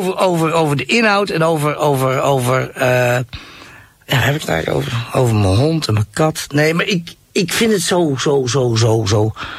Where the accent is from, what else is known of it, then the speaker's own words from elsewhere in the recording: Nunspeet, Gelderland, Netherlands; Nunspeet.